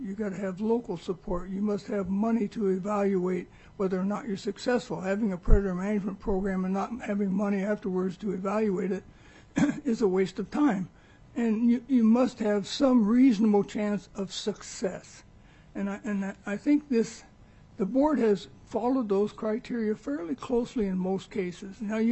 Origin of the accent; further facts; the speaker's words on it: Craig, Alaska, United States; I grew up in Craig, and I remember the Fish and Wildlife Service poisoning wolves on Klawak Lake